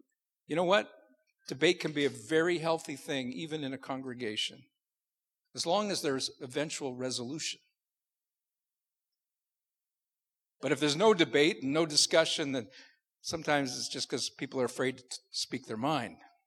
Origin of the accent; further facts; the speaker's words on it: Canada; But I think I'll stick to being a Canadian.